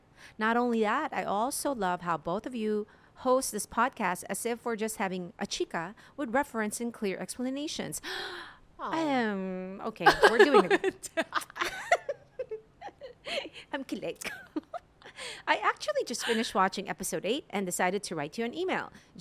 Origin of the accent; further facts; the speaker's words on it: Calbayog, Eastern Visayas, Philippines; from Calbayog City.